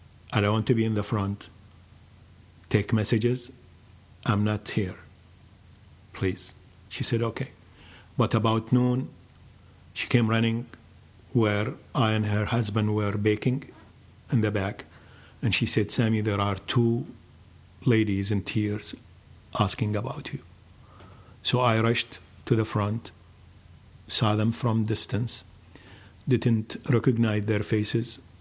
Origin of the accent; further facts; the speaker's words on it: Najaf, Najaf Governorate, Iraq; English is a second language; now in Minneapolis, United States; And by the way, it's the sister city of my hometown, Najaf.